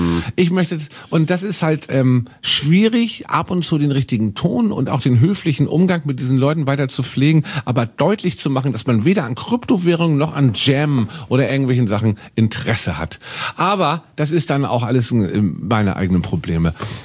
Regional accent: Hamburg, Germany; Und ich bin von der Elbphilharmonie inzwischen nicht Fan, aber ich akzeptiere sie, hat sehr lange als Hamburger für mich gedauert.

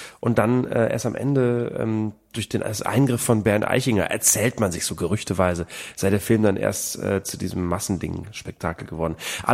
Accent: Bremen, Germany; in meiner Heimatstadt gehabt, in Bremen.

